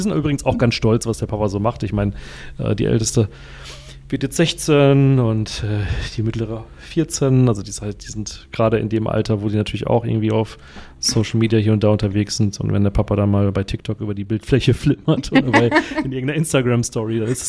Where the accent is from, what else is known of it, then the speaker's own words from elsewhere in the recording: Bochum, North Rhine-Westphalia, Germany; moved away as an adult; bin 40, verheiratet, 3 Kinder, komme gebürtig aus dem Ruhrpott. Bin in Bochum aufgewachsen, tief im Westen.